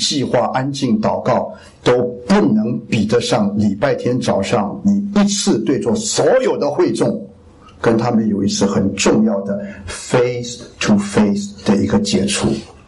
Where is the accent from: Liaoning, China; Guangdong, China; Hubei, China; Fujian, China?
Guangdong, China; 我都系广东人